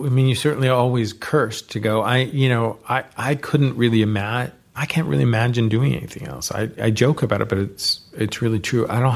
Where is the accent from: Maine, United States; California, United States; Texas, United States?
California, United States; So growing up in the Bay Area, you know, these were the people that were around.